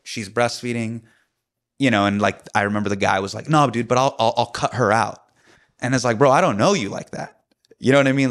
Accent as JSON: {"language": "English", "town": "Davis", "region": "California", "country": "United States", "tie": "born or raised there", "also_born_or_lived": "Sacramento", "said": "So there's times where like everybody knows me. I grew up in Davis. I grew up in Sacramento. Everybody knows me as just like the skinny, Desi kid from the Masjid, right?"}